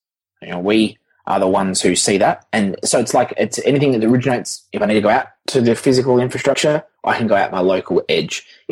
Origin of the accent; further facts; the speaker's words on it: Australia; So as an Aussie, I say local ID, but a locale ID